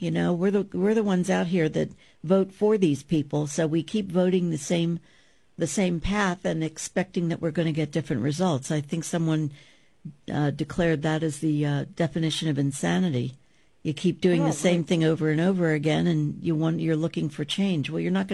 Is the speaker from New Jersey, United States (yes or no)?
yes; Galloway, New Jersey, United States; David, we have Frank on the line calling from Galloway, my hometown.